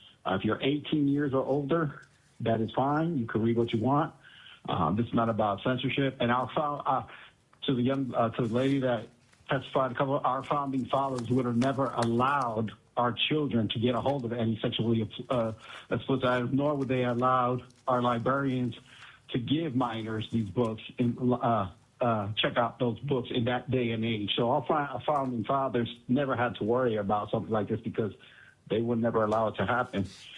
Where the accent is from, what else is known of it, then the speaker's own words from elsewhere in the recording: Fairbanks, Alaska, United States; I'm from Fairbanks, Alaska, and I represent myself.